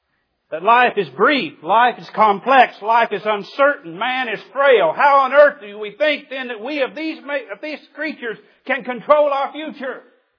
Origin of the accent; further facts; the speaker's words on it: Missouri, United States; When I was a child growing up in Southwest Missouri